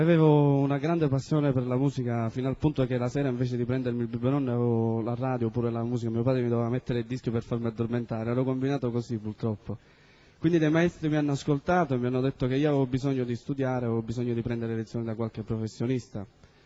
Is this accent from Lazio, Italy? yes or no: no; Bagheria, Sicily, Italy; con tutte le scuole che c'erano a Bagheria, io vengo da Bagheria